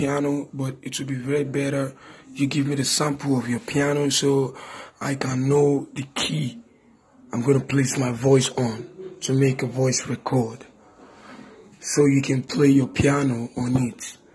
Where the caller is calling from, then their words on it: Lagos, Nigeria; English is a second language; I'm not from the States. I'm calling you from Nigeria. Lagos, Nigeria.